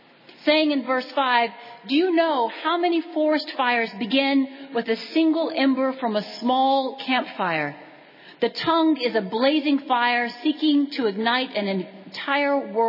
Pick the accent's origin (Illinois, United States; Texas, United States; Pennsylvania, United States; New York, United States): Texas, United States; I'm from West Texas, where it's dry and it's hot.